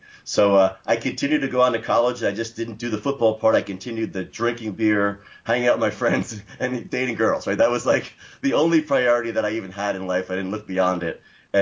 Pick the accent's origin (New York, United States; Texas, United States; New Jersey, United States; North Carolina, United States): New Jersey, United States; Clifton; So, you know, starting my story, I'm from Clifton, New Jersey.